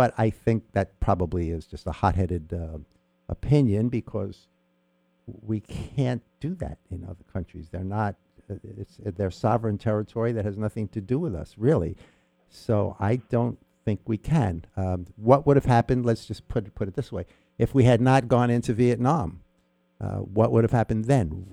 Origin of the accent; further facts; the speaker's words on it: United States; American lives, are the most precious just simply because I am an American, not because a French life or a Palestinian life is less important in the grand scheme, but it's my country.